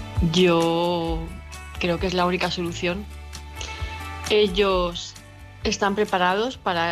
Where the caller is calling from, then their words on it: Palma, Balearic Islands, Spain; de Palma de Mallorca